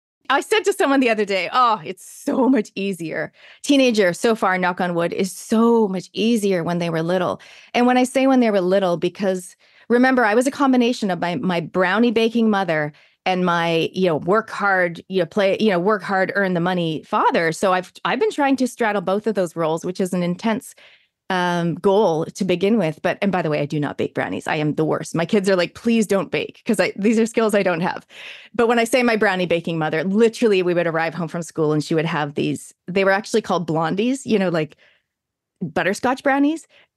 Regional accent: New Zealand; accent: Kiwi; moved away as an adult; It's because I was too old. I was 23. I think you have to be about, I don't know, 13 or even 10 to lose your accent. But on top of that, the Kiwi accent, as you probably know, is quite hard to mimic.

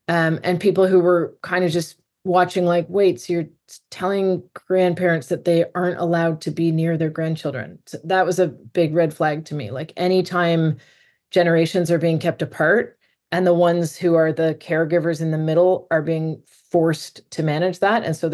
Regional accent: Toronto, Ontario, Canada; now in Montreal, Canada; I'm sitting here in Quebec. So I'm based in Montreal for now. As we were chatting, I'm moving to Northern Ontario soon, but I'm from Toronto. We grew up around the corner. I now live in Montreal, Quebec

